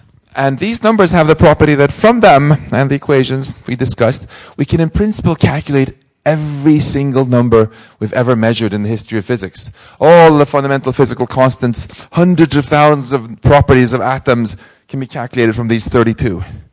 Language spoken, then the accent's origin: English; Stockholm, Stockholm County, Sweden; English is a second language; he just got a free trip to visit my hometown of Stockholm as a result.